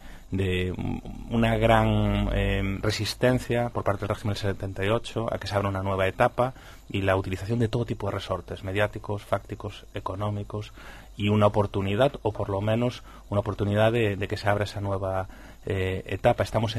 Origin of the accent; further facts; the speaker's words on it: Galicia, Spain; Yo como gallego me considero gallego de nación